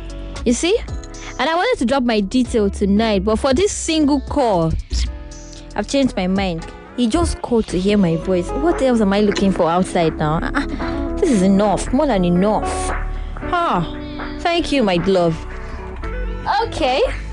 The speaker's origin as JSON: {"language": "English", "region": "Enugu State", "country": "Nigeria", "lives_now": "Lagos, Nigeria", "said": "staying in Satellite Town, Lagos. I'm working in a company that's into logistic and transportation. I'm from Enugu State."}